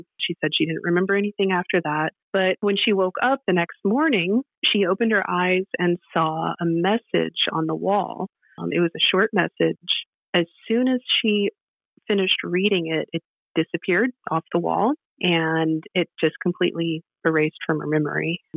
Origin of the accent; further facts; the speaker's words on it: Colorado, United States; I grew up in Colorado and we were in a cabin